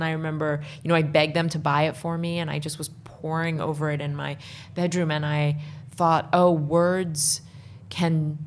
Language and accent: English; Washington, District of Columbia, United States; I grew up in Washington, D.C., and so I went to Arena Stage